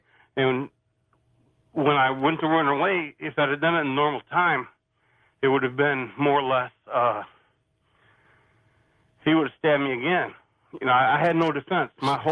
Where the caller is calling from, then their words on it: Arkansas, United States; also born or lived in Chicago; I'm …, Arkansas.